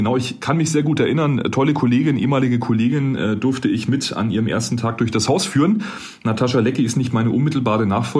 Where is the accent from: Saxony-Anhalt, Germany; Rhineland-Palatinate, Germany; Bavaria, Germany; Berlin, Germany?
Bavaria, Germany; Also ich bin im Norden von Bayern aufgewachsen, habe die Schule besucht.